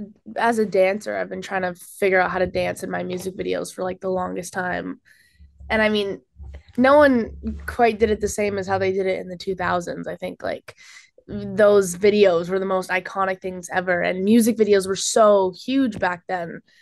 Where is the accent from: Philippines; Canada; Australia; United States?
Canada; Calgary, Alberta; And then also I named a song after my hometown called … it's a fun one.